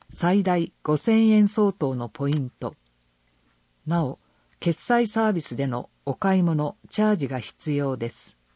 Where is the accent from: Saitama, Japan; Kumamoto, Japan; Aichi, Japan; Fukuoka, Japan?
Kumamoto, Japan; 生まれ育った熊本の実家にみかんの木があり、毎年5月になると、その爽やかな香りに包まれていたことを懐かしく思い出させてくれるからかもしれません。